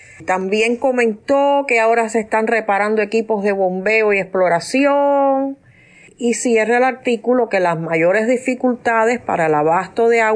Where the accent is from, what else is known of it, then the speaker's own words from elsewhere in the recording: Cuba; moved away; Porque los que estamos aquí también somos cubanos.